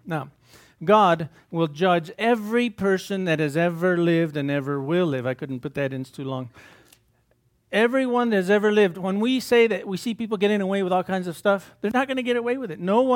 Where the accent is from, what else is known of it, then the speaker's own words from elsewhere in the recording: Pecos, Texas, United States; When I grew up in Pecos, it was called the Wild West. No cop wanted to be there because you would just get shot.